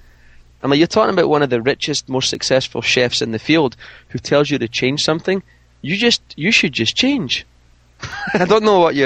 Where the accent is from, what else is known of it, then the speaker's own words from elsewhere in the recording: Scotland, United Kingdom; when I was growing up in Scotland